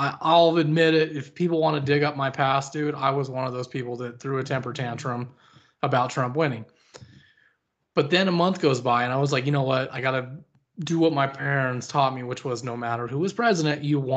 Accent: Colorado, United States; I remember when Obama said he was going to legalize marijuana. And I'm from Colorado. We were the first state that legalized it.

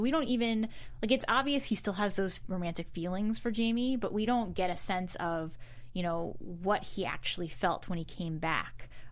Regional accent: East Coast, United States; Like, I'm from the East Coast, so mm-hmm.

